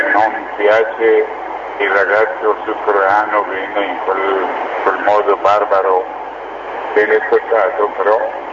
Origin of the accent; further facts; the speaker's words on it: Iran; born there; Italian is a second language; moved away; Perché sono nato in Iran. E purtroppo da 24 anni che non riesco ad andare in Iran